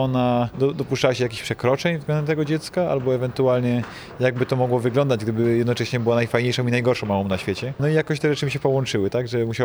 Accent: Wadowice, Lesser Poland, Poland; Ja jestem sam z Wadowic, więc mogę użyć chyba bez krępacji słowa, że są małomiasteczkowy.

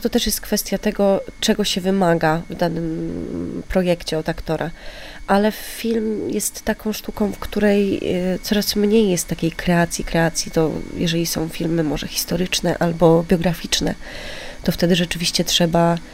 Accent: Świętokrzyskie Voivodeship, Poland; now in Warsaw, Poland; Nie, ja pochodzę w ogóle z okolic Kielc.

